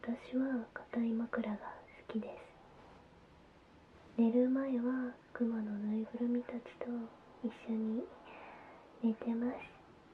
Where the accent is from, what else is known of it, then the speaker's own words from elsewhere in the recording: Aichi, Japan; 出身地は愛知県です。